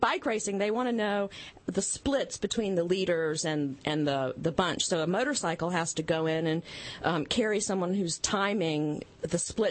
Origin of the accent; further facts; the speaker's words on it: Newark, Ohio, United States; No, please. Newark. Newark, Ohio.